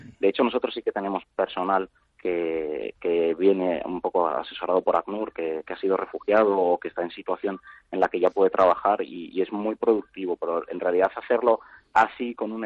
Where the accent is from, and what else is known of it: Spain